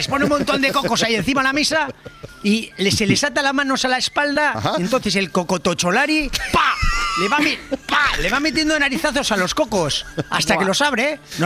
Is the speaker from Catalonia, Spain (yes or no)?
no; Basque Country, Spain; vengo a hablaros hoy de cosas bonitas, tradicionales y ancestrales de mi tierra. Celebraciones vascas de más de un millón de años de antigüedad